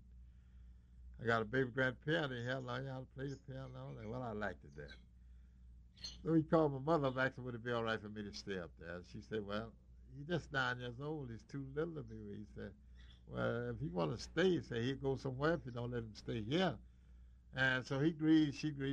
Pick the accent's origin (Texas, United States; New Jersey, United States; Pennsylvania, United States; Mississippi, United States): Mississippi, United States; I could have told him I was from New York anywhere, but I told him I was from Mississippi.